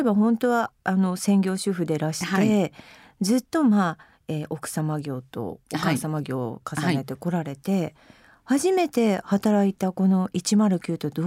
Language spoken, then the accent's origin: Japanese; Machida, Tokyo, Japan; で、私町田出身なんですけれども